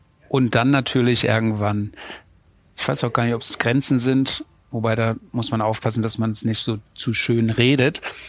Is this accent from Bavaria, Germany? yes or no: no; Hamburg, Germany; also als Hamburger hatte ich Kontakte zum Hamburger Hafen